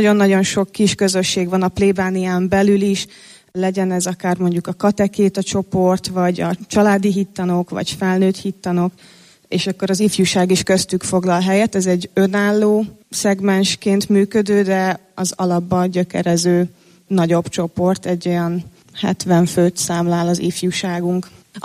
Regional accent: Budapest, Hungary; beleszülettem Kápmegyerbe, itt nőttem fel

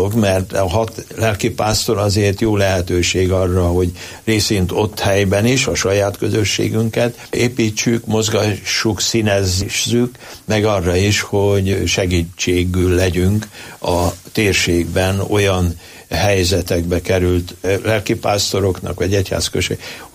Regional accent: Miskolc, Borsod-Abaúj-Zemplén, Hungary; a szülővárosomban, Miskolcon

